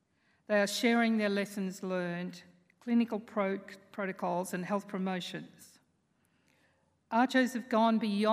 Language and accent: English; Queensland, Australia; just because I come from North Queensland